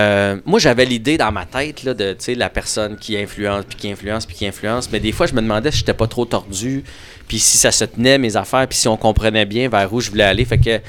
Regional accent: Maskinongé, Quebec, Canada; En plus que c'était à Louisville, dans mon patelin. Moi, j'ai grandi à Masquinongé.

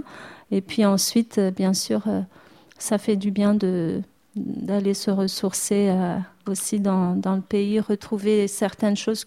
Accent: Madagascar; moved away as an adult; now in France; J'ai quitté Madagascar à l'âge de 19 ans, de 19-20 ans. Et ce chemin, en fait, ça s'est imposé effectivement une fois que j'étais éloignée de ma terre, hein, on va dire. Et c'est en France que je suis revenue à la source, en fait.

